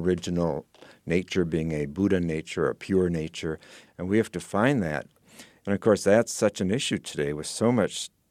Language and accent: English; Madison, Wisconsin, United States; I grew up in Wisconsin, I grew up in Madison, and it was such a beautiful experience growing up close to nature and experiencing all four seasons.